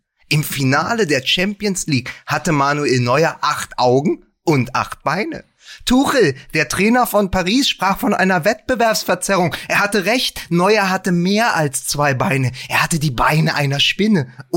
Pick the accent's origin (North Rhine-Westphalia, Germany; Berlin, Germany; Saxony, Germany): Berlin, Germany; ich bin als Berliner mit dem ICE mehrfach ins Ruhrgebiet gefahren